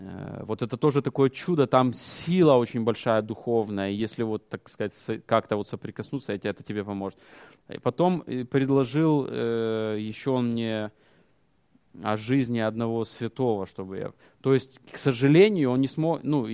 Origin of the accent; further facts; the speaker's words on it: Ukraine; born there; я родился в Украине, и я крещен в детстве, поэтому я автоматически там христианин.